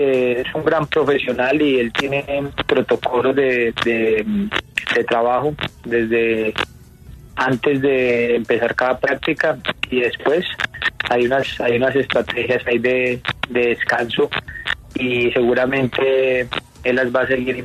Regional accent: Colombia; now in Miami, United States; yo soy colombiano, llevo ya hace 8 años que vivo acá en Miami

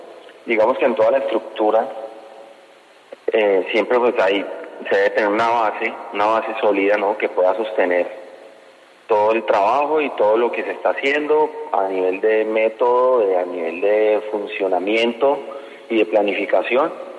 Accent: Colombia; yo como hincha, como colombiano, yo me atribuyo el que soy colombiano y el soy hincha, ¿no?

